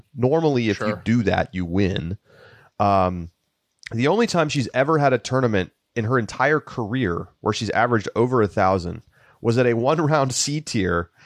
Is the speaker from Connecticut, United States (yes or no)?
no; New Mexico, United States; I'm from New Mexico.